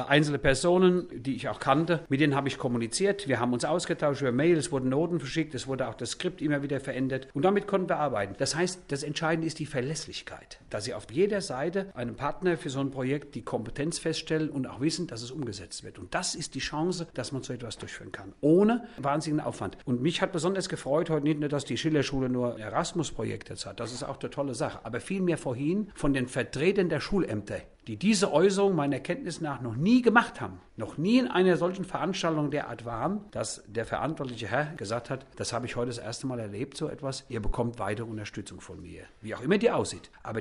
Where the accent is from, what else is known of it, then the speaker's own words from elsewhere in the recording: Germany; da habe ich gesagt, ich komme aus Deutschland und ich mache Musik, bin Dirigent.